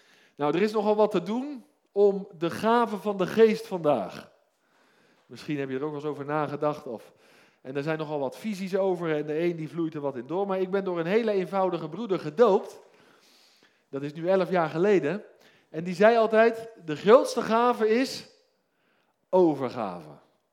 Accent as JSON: {"language": "Dutch", "region": "South Holland", "country": "Netherlands", "tie": "born there", "said": "Nou, ik ben geboren in het Westland"}